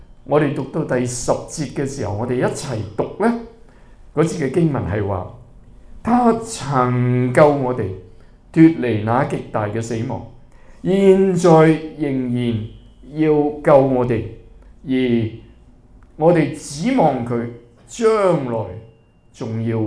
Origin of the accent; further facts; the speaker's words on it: China; 我哋中國人咧，我哋冇乜分時間嘅